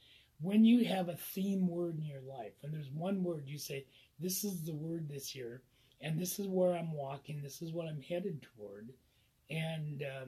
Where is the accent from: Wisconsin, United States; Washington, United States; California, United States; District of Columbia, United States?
Washington, United States; Mattawa; I grew up outside of Mattawa near Park Lake, and on the property that my parents owned, there was like a pothole, what we call a pothole.